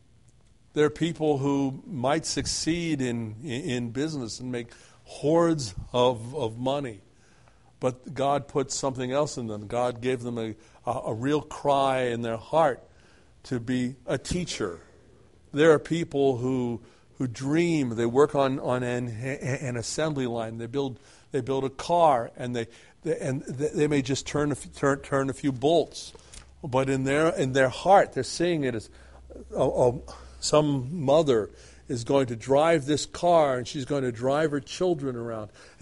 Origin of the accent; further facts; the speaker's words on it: Cincinnati, Ohio, United States; I grew up in Cincinnati.